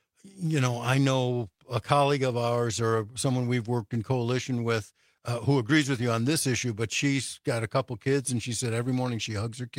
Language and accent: English; Highland Park, Illinois, United States; now in Madison, United States; Not unexpected because, you know, like I grew up in Highland Park, Illinois, and they had that 4th of July parade shooting there.